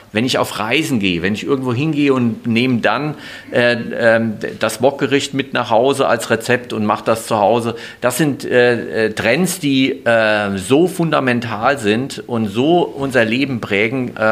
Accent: Hesse, Germany; Ich komme aus Hessen.

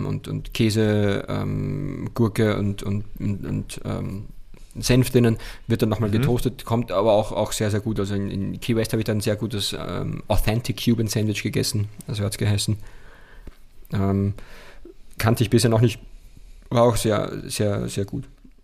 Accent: Austria; bei uns in Österreich

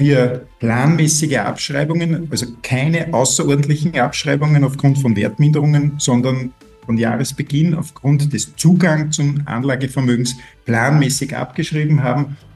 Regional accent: Linz, Upper Austria, Austria; Ja, grüß Gott … Ich komme aus Linz

